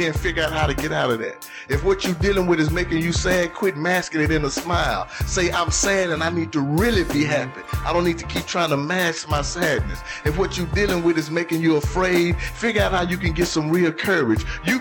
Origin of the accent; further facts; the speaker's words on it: Dallas, Texas, United States; I don't deal with people from West Dallas, Doc. I'm from the East.